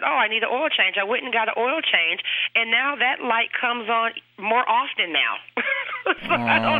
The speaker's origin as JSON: {"language": "English", "town": "Brooklyn Park", "region": "Minnesota", "country": "United States", "said": "from Brooklyn Park, Minnesota."}